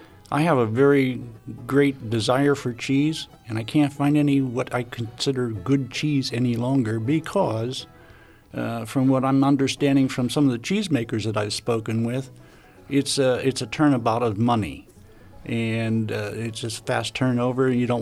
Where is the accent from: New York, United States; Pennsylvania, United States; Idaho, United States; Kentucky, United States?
Pennsylvania, United States; born there; I was born here in the United States, not too far away, here at the Allegheny General Hospital.